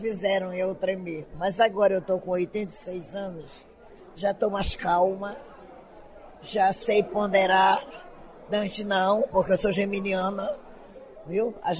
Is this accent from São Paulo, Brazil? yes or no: no; Cachoeira do Arari, Pará, Brazil; born there; Eu nasci em Cachoeira do Arari, Marajó.